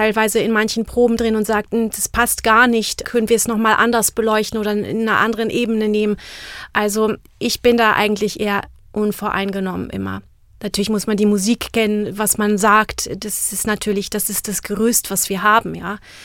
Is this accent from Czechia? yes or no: yes; Czechia; German is a second language; Also als Tschechin, unsere Sprache oder die Sprachmelodie liegt einfach ganz woanders, sie ist weiter hinten.